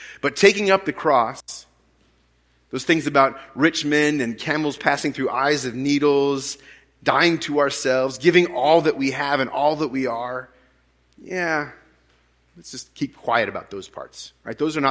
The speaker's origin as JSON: {"language": "English", "town": "Seattle", "region": "Washington", "country": "United States", "tie": "born or raised there", "said": "If you grew up in this area, I grew up in the Seattle area"}